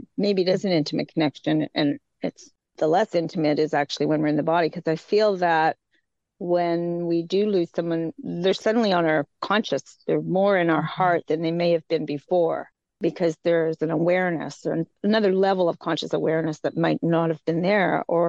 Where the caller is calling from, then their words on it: Roberts Creek, British Columbia, Canada; I come to you from the Sunshine Coast, Roberts Creek in beautiful British Columbia.